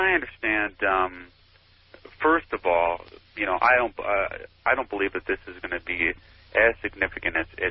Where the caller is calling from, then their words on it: Dubuque, Iowa, United States; I'm calling from Dubuque, Iowa.